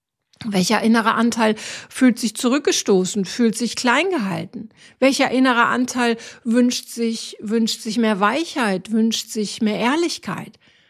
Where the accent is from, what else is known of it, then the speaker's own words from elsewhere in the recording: Northern Germany, Germany; ich komme halt komplett aus dem Norden.